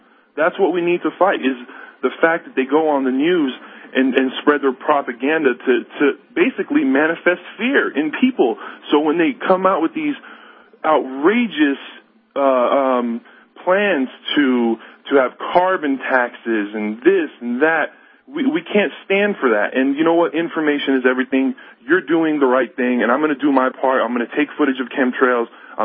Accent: United States; because I myself am a Persian American. I'm Muslim American.

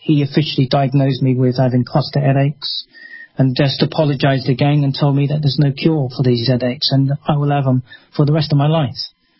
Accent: London, United Kingdom; I was born and bred in London, but, you know, I decided to have a change and move into the countryside, which is a little bit quieter.

